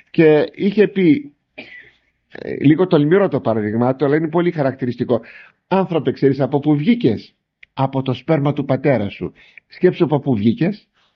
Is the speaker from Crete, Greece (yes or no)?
no; Larissa, Thessaly, Greece; Πρώτα πρώτα θα ξεκινήσω μέσα στην πόλη μου. Τι είμαι? Πόσοι άνθρωποι υπάρχουν στη Λάρισα?